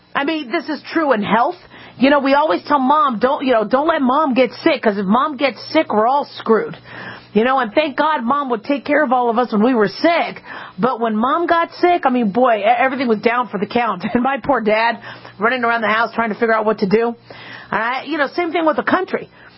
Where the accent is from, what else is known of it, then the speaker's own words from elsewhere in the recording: United States; it's easier for me to say because I'm an American citizen.